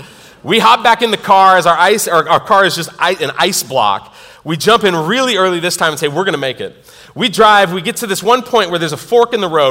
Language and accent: English; California, United States; Now, I'm from California. So maybe it isn't a blizzard, I don't know.